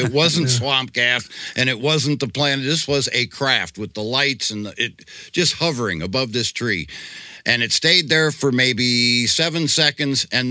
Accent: Missouri, United States; I was raised a Christian. We Bible school every Sunday, all this. But I was always the type, I was from Missouri.

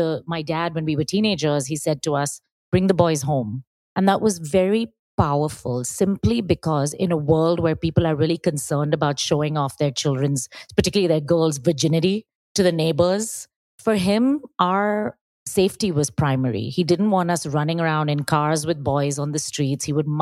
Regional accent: India; my background's a little interesting. I grew up in India.

